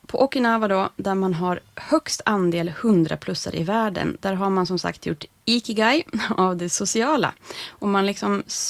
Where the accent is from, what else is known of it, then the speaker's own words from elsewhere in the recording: Norrland, Sweden; som jag skulle säga då som norrlänning.